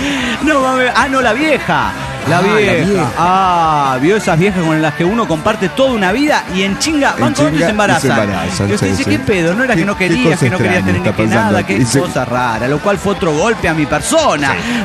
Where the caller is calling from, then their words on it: Coatzacoalcos, Veracruz, Mexico; de Coatzacoacos.